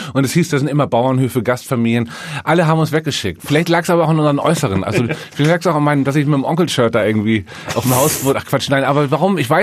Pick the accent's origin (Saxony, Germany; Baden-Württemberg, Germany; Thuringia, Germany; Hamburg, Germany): Hamburg, Germany; wo ich herkomme, Hamburg Eidelstedt.